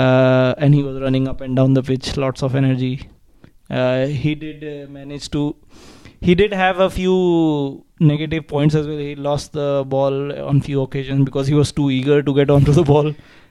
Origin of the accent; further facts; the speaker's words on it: India; Yeah, because we are Indian, if you didn't know.